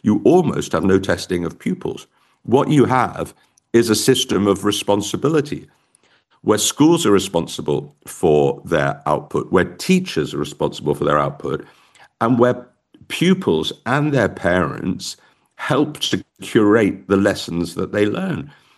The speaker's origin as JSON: {"language": "English", "country": "United Kingdom", "said": "It was a period that I felt deeply humiliated to be a Brit, and now I'm partly a Brit and a German."}